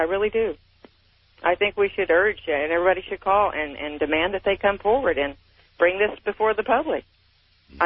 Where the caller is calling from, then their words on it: Houston, Texas, United States; I'm calling from Houston.